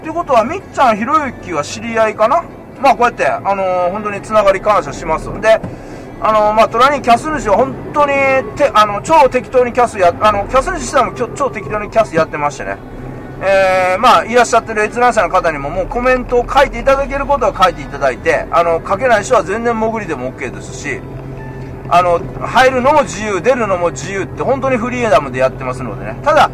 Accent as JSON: {"language": "Japanese", "town": "Sakai", "region": "Osaka", "country": "Japan", "tie": "born or raised there", "said": "もね、地元大阪で、大阪の堺なんでね。"}